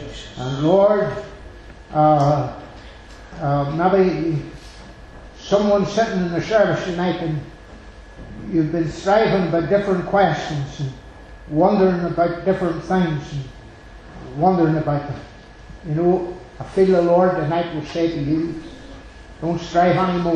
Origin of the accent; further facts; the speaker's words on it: Northern Ireland, United Kingdom; That I come from Northern Ireland, and it's nice meeting people like them